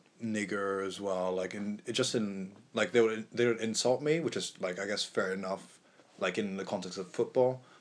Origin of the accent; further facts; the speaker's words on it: Switzerland; So I'm from Switzerland and I've played football all my life over there.